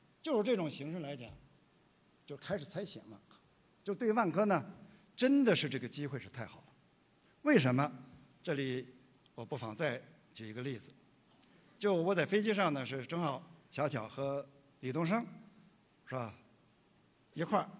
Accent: Shenzhen, Guangdong, China; 因为我是来自于深圳是走得最早改革开放

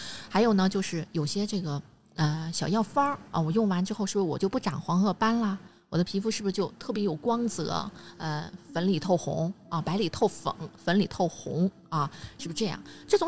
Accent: China

